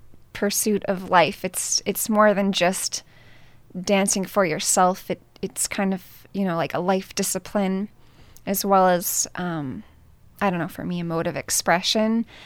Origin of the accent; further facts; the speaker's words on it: Portland, Oregon, United States; I'm from the Portland area.